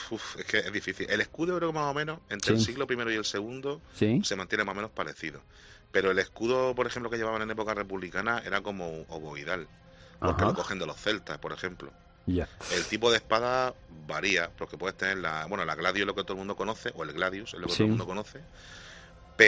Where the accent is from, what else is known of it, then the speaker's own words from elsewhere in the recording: Cartagena, Region of Murcia, Spain; yo que vengo de Cartagena, que es donde salió Aníbal con los elefantes y tal